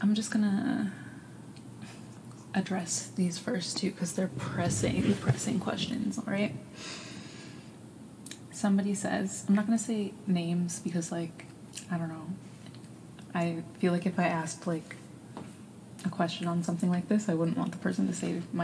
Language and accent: English; Ontario, Canada; I'm from Canada. I grew up in Ontario, and now I live somewhere else. But yeah, I grew up in Ontario